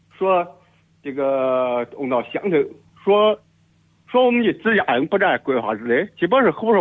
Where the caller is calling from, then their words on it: Guangyuan, Sichuan, China; 我是广元龙水镇各庄的。